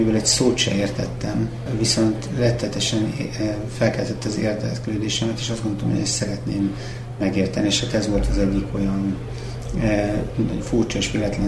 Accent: Budapest, Hungary; Budapesten születtem, de nem a belvárosban, hanem egy külvárosban, amit most úgy hívnak, hogy Pest-Szentlőrinc, és meglehetősen vidékies körülmények között éltem, annak ellenére, hogy pesti voltam

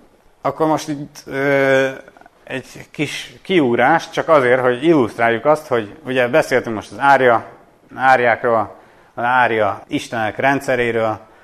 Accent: Nógrád, Hungary; kiskoromban, Nógrádban, ahol felnőttem, ott bakával ijesztegettek mindenkit.

